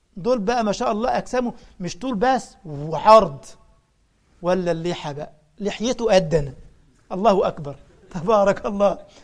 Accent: Egypt; احنا كلمة بسيط في مصر بالدارجة يعني قليل على عكس اللغة

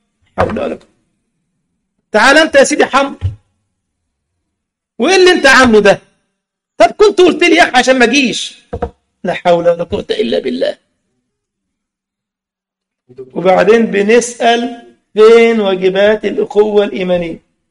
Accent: Egypt; أرديحي عندنا في مصر من غير لحمة

